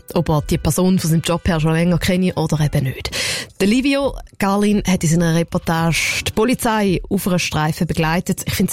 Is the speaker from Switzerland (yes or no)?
yes; St. Gallen, Switzerland; Allein in meiner Heimatstadt St. Gallen